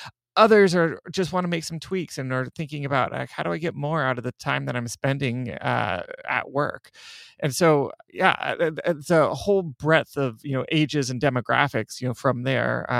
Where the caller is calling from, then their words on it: Seattle, Washington, United States; So I'm dialing in from Seattle, Washington, in the upper north left corner of the United States.